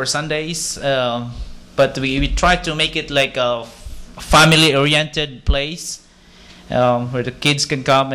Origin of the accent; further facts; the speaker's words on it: Louisiana, United States; When we move here in town, we're from Louisiana.